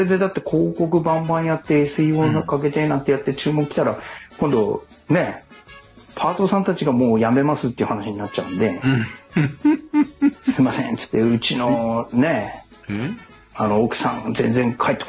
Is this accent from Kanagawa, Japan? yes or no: no; Fukushima, Japan; 菊池さんも自分も福島ですから、